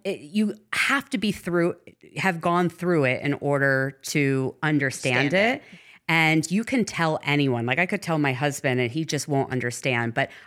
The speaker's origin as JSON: {"language": "English", "region": "New Jersey", "country": "United States", "tie": "born there", "also_born_or_lived": "Denver, Colorado / Orange County", "said": "So I was born in New Jersey, not far from my dad was in sales. So we moved everywhere. We've lived in 8 states."}